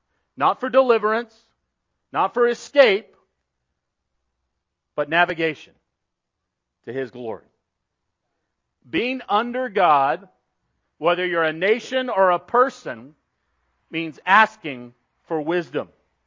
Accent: California, United States; I grew up in Southern California.

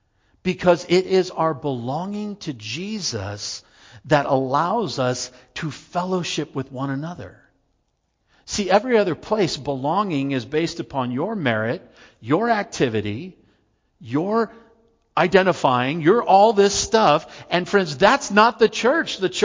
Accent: United States; I am an American, true.

